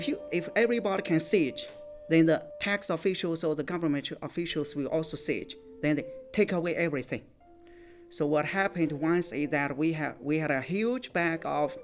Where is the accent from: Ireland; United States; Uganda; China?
China; Like, we all use the same character, but the pronunciation in my hometown is very different from that in big cities.